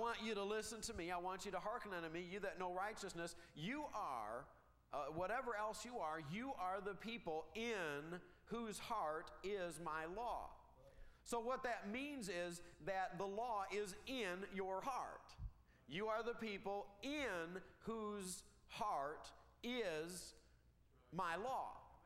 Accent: Michigan, United States; I grew up in Michigan.

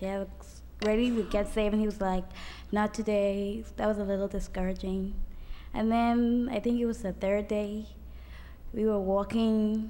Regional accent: Bahamas; I'm from the Bahamas.

